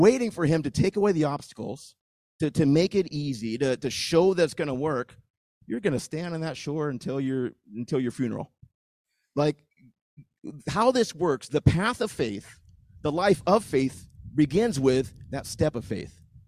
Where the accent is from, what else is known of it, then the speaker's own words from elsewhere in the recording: Washington, United States; moved away as an adult; So when God asked me to move down to Southern California, I grew up in Washington. I have a finance degree from University of Washington.